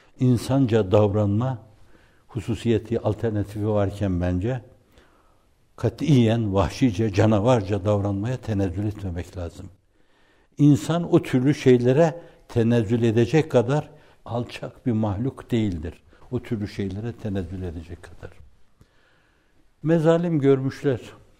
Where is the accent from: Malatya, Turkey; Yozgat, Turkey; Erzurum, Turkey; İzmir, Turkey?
Erzurum, Turkey; Ben Erzurumluyum.